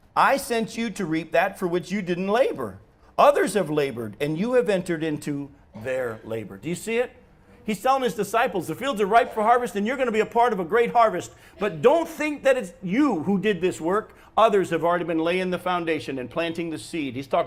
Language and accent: English; Chicago, Illinois, United States; I'm from Chicago. I can vote more than once.